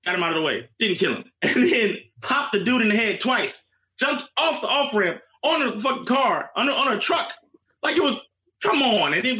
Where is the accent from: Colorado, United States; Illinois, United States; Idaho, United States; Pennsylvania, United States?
Illinois, United States; Chicago; I lived in Chicago. I grew up in Chicago. Statistically, when I was in Chicago, it was way more violent than it is now.